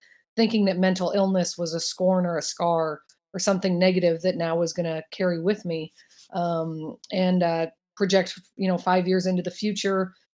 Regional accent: Los Angeles, California, United States; I grew up in Los Angeles, California. So I grew up reading People magazine as sort of my newspaper.

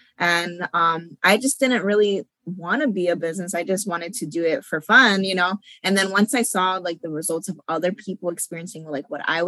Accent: Springfield, Massachusetts, United States; moved away as an adult; now in Connecticut, United States; So I am from Springfield, Mass. So I'm not from Connecticut, but I moved here after high school because my mom got remarried.

